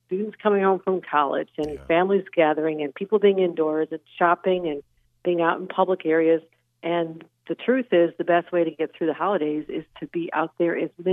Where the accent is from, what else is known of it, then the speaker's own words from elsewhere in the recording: United States; Why is Erie County where I live? Yeah, we have parts of Erie County, my hometown, where it's 7, 8, 9% right now.